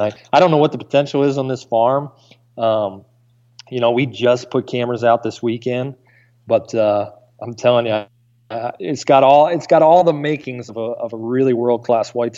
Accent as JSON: {"language": "English", "region": "East Coast", "country": "United States", "tie": "born or raised there", "said": "I grew up in, I think we talked about on one of the podcasts, but I grew up on the East Coast."}